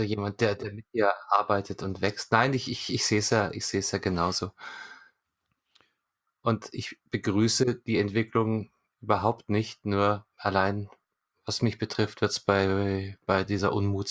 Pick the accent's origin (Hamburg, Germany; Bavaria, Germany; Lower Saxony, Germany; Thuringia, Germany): Bavaria, Germany; Munich; ich als Münchner mit Direktzugang zum Marienplatz